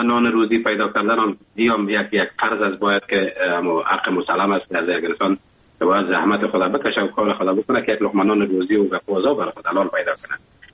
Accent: Afghanistan; now in Germany; من از افغانستان بر آمدم به کشور آلمان آمدم،

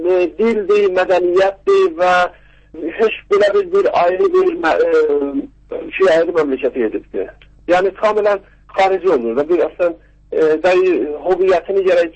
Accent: Tehran, Tehran Province, Iran; also born or lived in Zanjan; now in Baku, Azerbaijan; Mən burada İranda, Zəngənda anadan doğulmuşam, amma Tehranda böyümüşəm. Avropa və Amerikada da təhsil eləmişəm. İndi də 4-5 il bundan qabaq gəlib Bakıda

